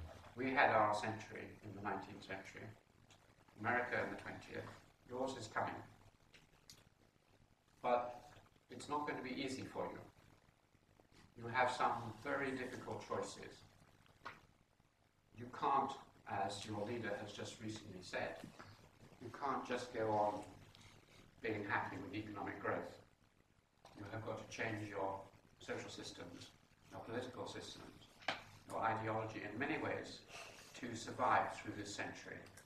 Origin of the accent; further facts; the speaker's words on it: England, United Kingdom; I myself was deeply shaped by that history, obviously, because I'm an Englishman.